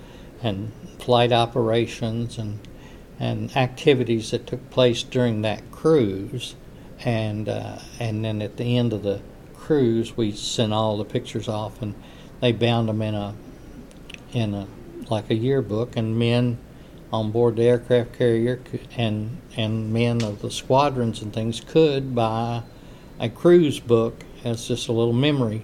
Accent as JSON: {"language": "English", "region": "Kentucky", "country": "United States", "said": "she had a million questions when she found out I was from Kentucky."}